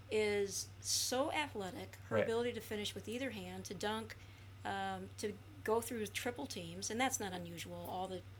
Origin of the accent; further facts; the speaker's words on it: Elk Grove, Illinois, United States; I grew up in Elk Grove